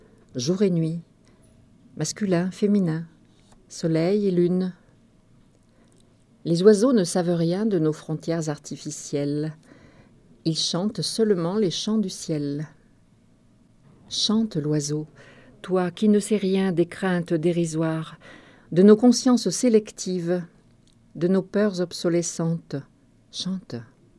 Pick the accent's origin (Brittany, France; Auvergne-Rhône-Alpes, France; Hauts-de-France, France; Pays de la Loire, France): Auvergne-Rhône-Alpes, France; born there; je suis née dans la Loire, à 80 km de Lyon à peu près, dans le nord du Forez. Et très vite, j'ai eu envie de partir après des études à Lyon, des études littéraires.